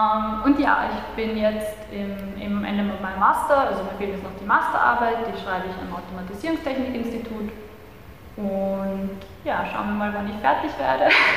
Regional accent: Vienna, Austria; now in Leoben, Austria; Also ich komme aus Wien, ich glaube, vielleicht hört man das. Ich war in einer AHS in Wien und dann noch 2 Jahre auf der Grafischen in Wien.

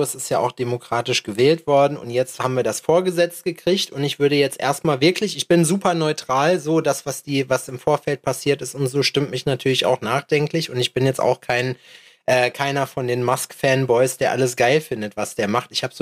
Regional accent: Germany; ich bin Deutscher

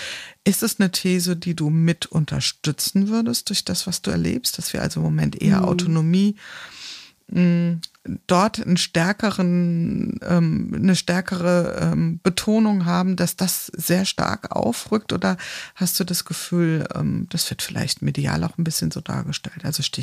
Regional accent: Rhineland, Germany; born there; Bin ich vielleicht auch als gebürtiger Rheinländer

